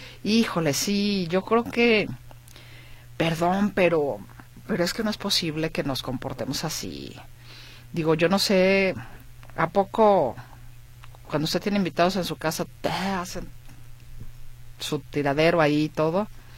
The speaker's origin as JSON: {"language": "Spanish", "country": "Mexico", "said": "Nosotros ya como mexicanos vivimos estas estas experiencias"}